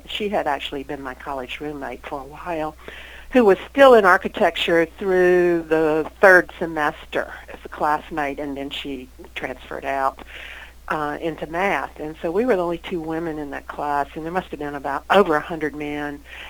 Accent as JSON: {"language": "English", "town": "Sanford", "region": "North Carolina", "country": "United States", "tie": "born or raised there", "said": "Well, I was raised in Sanford"}